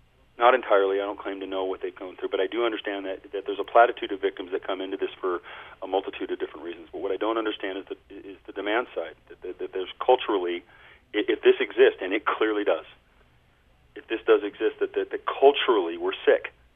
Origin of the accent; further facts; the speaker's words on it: United States; being American and kind of being cognizant of the fact that we're viewed largely in the world as sort of, you know, John Waynes and cowboys, right?